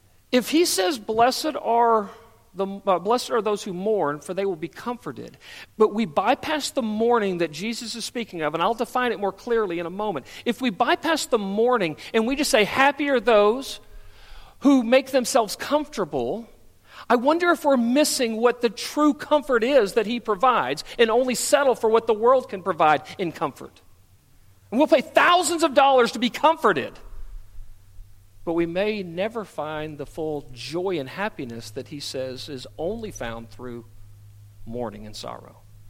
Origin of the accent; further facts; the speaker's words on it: United States; And I'm an American and I'm proud that God has placed me here in this country.